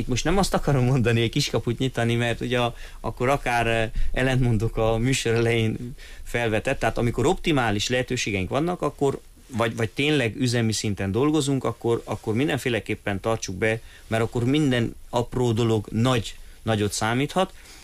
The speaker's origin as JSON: {"language": "Hungarian", "town": "Odorheiu Secuiesc", "region": "Harghita", "country": "Romania", "tie": "born or raised there", "said": "én udvarhelyen nőttem fel"}